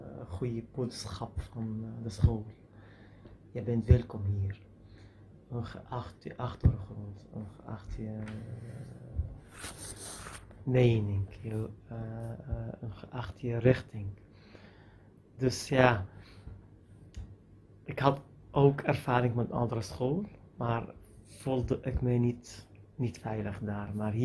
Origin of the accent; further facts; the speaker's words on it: Syria; Dutch is a second language; now in Netherlands; Ik kom uit Syrië. Ik ben 39 jaar. Ik was wiskundeleraar in Syrië.